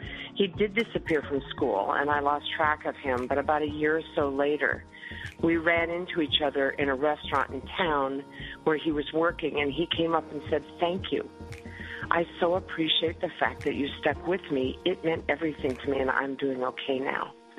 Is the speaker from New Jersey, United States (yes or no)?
yes; Maplewood, New Jersey, United States; from Maplewood, New Jersey, and I teach at Columbia High School.